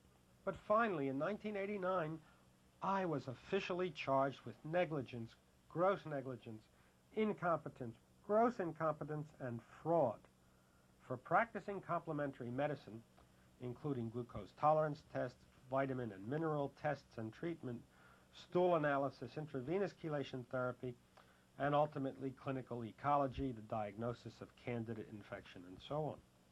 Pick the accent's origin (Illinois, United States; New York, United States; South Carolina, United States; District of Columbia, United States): New York, United States; in my home state of New York, not everyone in the health food industry is aware of the state's efforts